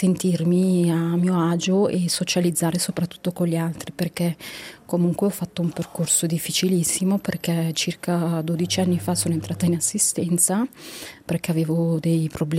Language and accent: Italian; Turkey; now in Italy; Io sono di origine turca, dico turca ma sono curda, sono del Kurdistan, della Turchia, e sono qua da 30 anni.